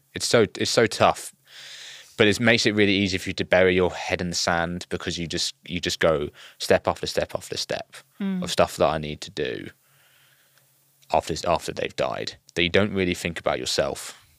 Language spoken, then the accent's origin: English; United Kingdom; that's kind of where we as British people explain where they are.